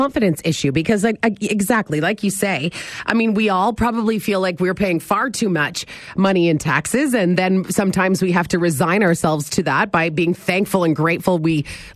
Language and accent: English; Canada; it's so infuriating as a taxpayer, as a Canadian.